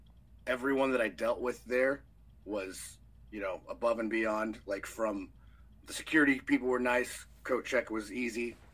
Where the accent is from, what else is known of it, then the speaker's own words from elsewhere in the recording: Dallas, Texas, United States; Coincidentally, I am also from Dallas, Texas